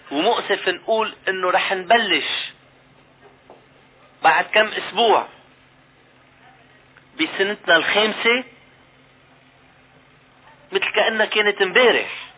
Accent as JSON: {"language": "Arabic", "country": "Lebanon", "said": "كلنا سوا كلبنانيين احرار، كلنا سوا كلبنانيين مسؤولين عن مصيرنا"}